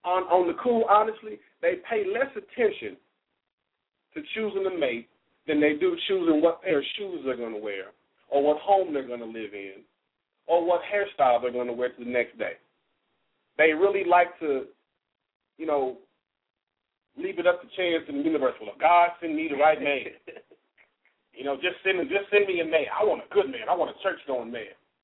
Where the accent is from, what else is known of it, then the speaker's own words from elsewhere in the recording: Kansas City, Missouri, United States; representing out of the greater Kansas City, Missouri, my hometown.